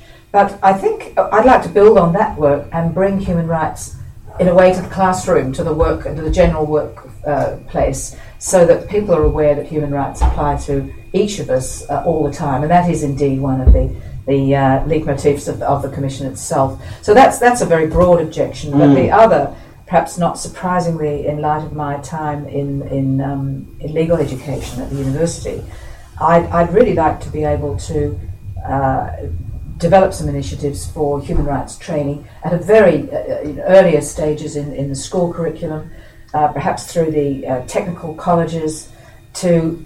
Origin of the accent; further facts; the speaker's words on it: London, United Kingdom; now in Australia; I grew up in London in the years immediately after the Second World War